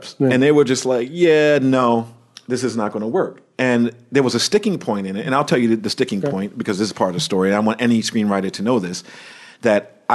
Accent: Baltimore, Maryland, United States; I'm from Baltimore. I had a tough skin before I even got here.

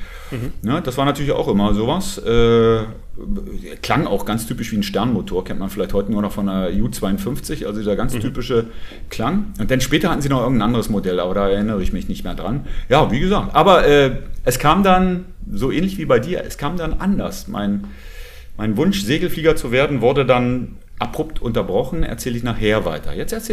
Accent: Oschersleben, Saxony-Anhalt, Germany; weil ich komme ja aus Oschersleben. Kennen, glaube ich, die meisten inzwischen, ist quasi so Flyover-Zone

